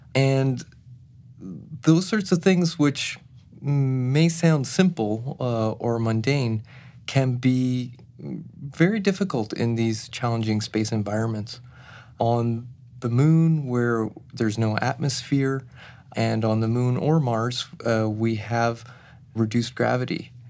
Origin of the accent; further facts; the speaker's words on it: Canada; growing up in Canada, a big part of that was seeing the space shuttle